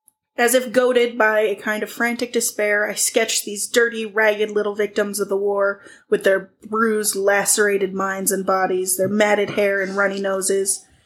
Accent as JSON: {"language": "English", "region": "Oregon", "country": "United States", "tie": "born or raised there", "said": "I met her one time at a restaurant in my hometown in Southern Oregon."}